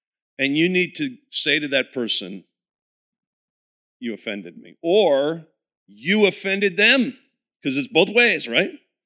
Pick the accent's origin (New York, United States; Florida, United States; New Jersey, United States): New Jersey, United States; I'm from Jersey. I offend people every day.